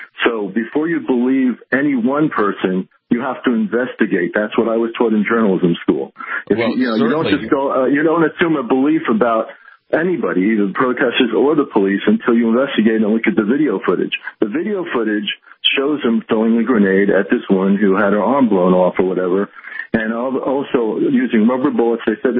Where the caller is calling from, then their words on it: Connecticut, United States; Yeah, I'm calling from Connecticut.